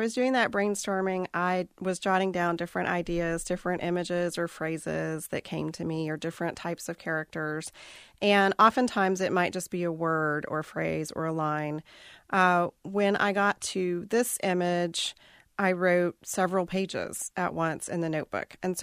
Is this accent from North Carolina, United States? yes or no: yes; Hendersonville, North Carolina, United States; Sure. Well, I'm from Hendersonville, and I grew up there. My grandparents and great-grandparents are from Tuxedo, Zirconia, Green River area.